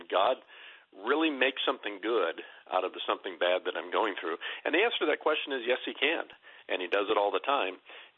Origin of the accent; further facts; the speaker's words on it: Fort Wayne, Indiana, United States; he started a church in my hometown of Fort Wayne, Indiana.